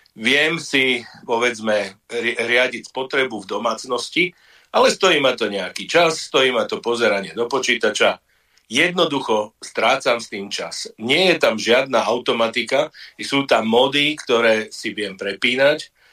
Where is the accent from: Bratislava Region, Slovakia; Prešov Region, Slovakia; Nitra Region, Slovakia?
Bratislava Region, Slovakia; Bratislava; ja mám tú smolu, že som sa tu narodil a veľmi toho ľutujem, lebo kam prídem, tam ma chcú okradnúť na Slovensku, lebo som z Bratislavy